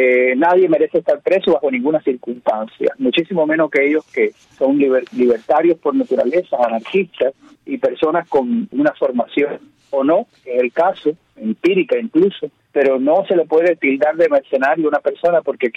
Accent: Caibarién, Villa Clara, Cuba; este privilegio que se siente yo como ciudadano cubano y español también

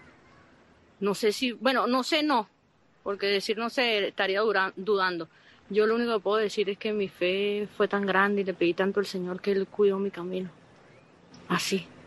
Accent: Venezuela; now in Mexico; salí en septiembre de Venezuela.

